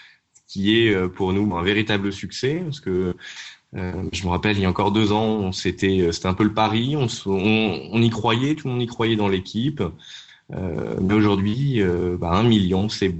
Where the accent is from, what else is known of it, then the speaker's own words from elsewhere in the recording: France; surtout en France, parce que je suis français et j'avais mon réseau en France.